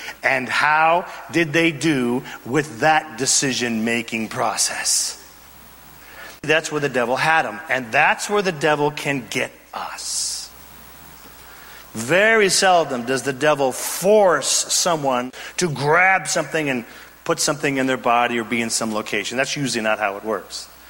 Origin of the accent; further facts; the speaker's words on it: Redding, California, United States; I'm from Redding, California. We are in the pot-growing capital of the world, I'm pretty sure.